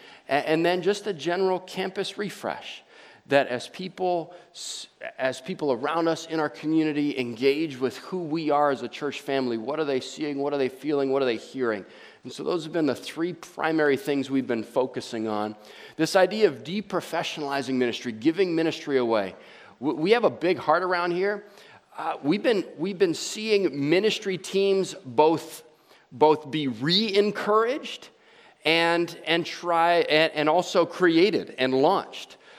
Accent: Hawaii, United States; So it's not intentional because I'm from Hawaii that I'm giving you the shaka this morning.

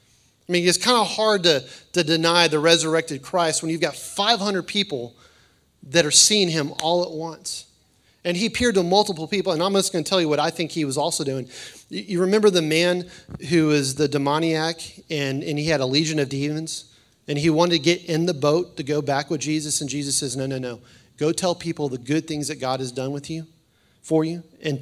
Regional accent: Texas, United States; I grew up over in Smithson Valley area, and we had this huge hill that was at least a quarter of a mile long down

